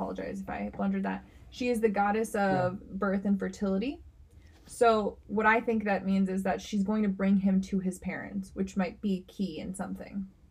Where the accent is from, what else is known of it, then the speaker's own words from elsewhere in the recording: South East England, United Kingdom; born and raised in Kent, mate.